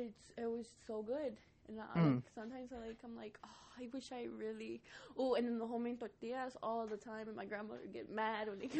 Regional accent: Houston, Texas, United States; Because especially growing up in Magnolia, it's like, oh, it's like the well-known part of Houston for people from the hood.

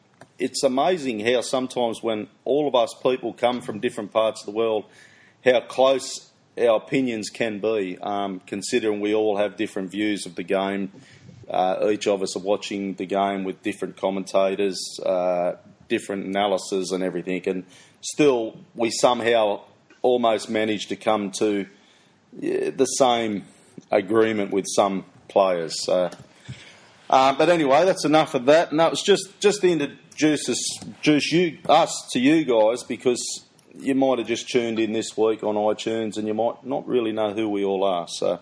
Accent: Australia; I'm from Australia

